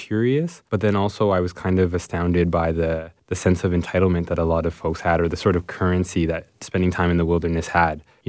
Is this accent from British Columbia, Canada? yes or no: no; Scarborough, Ontario, Canada; born or raised there